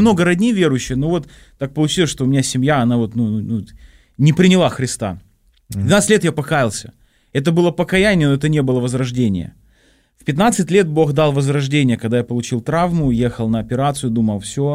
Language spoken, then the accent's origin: Russian; Krasnodar, Krasnodar Krai, Russia; я из Краснодара, и родился там, и крестился. Вот, и моя родная церковь в Краснодаре